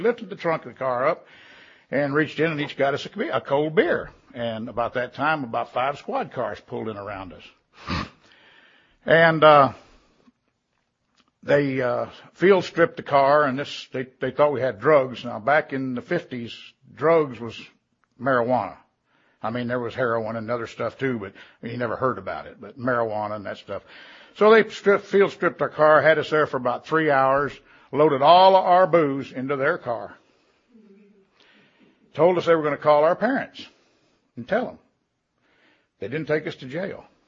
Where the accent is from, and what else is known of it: Watertown, South Dakota, United States; born there; also born or lived in Tulsa, Oklahoma / Omaha, Nebraska / Kansas City, Kansas